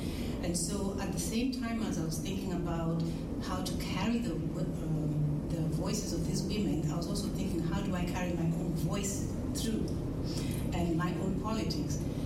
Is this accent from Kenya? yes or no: yes; Kenya; When I was growing up in Kenya, from grade 1 to grade 4, we had Swahili lessons as well as English. And I could speak Swahili as well as I could speak English